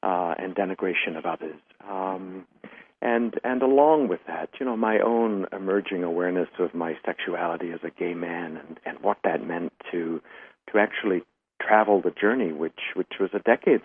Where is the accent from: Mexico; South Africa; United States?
South Africa; I've certainly learned about all of this in a very personal way in growing up in South Africa